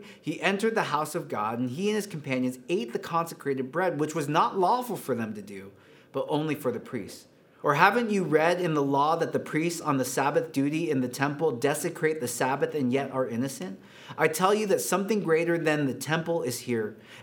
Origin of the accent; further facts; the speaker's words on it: United States; born there; And so my wife, that's, again, I was born in America, but I didn't have the same experience of America.